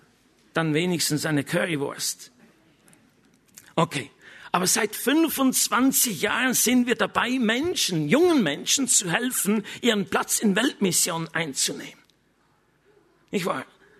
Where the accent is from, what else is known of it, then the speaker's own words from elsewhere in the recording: Switzerland; Meine Frau kommt aus Bayern, Entschuldigung, und ich bin Schweizer.